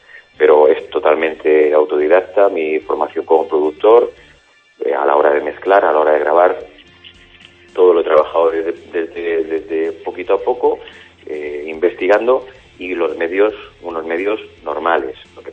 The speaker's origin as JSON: {"language": "Spanish", "country": "Spain", "said": "nosotros somos españoles"}